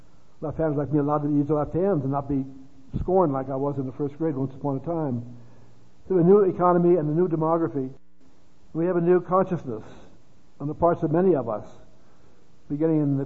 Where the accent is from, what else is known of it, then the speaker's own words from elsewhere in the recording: West Coast, United States; I come from the West Coast, often termed the Left Coast.